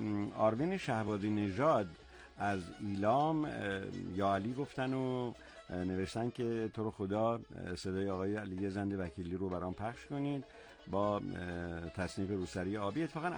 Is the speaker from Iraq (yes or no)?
yes; Iraq; از عراق هستم، من همیشه شیراز میام و خیلی هم بهم خوش میگذره